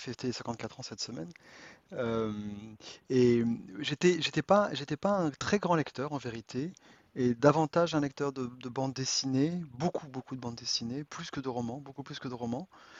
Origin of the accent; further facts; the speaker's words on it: France; now in Belgium; je suis français, bientôt belge, j'espère. Je dois demander la nationalité cette année. Et marié avec une épouse suédoise